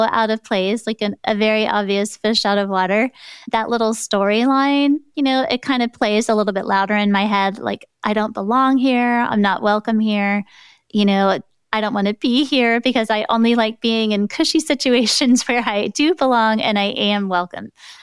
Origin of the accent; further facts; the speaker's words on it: Texas, United States; I'm not Korean and I was born and raised in Texas and I don't speak Korean